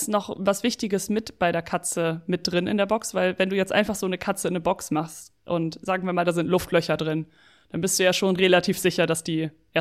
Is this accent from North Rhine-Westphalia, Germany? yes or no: no; Emden, Lower Saxony, Germany; In Emden, also wo ich herkomme